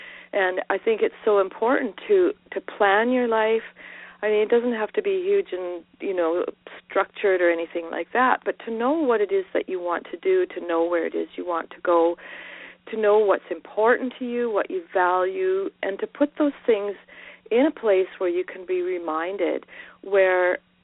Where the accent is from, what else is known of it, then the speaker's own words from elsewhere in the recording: Western Canada, Canada; And as a Canadian, you know, living in Western Canada